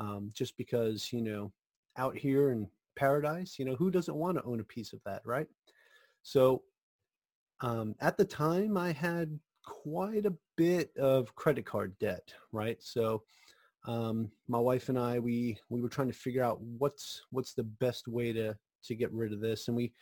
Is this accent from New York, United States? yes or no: yes; Central Islip, New York, United States; also born or lived in Florida; I'm originally from a little town in New York called Central Islip on Long Island. Grew up there. I was born in Florida, but grew up on Long Island. Lived there since I was about 5 or 6, something like that.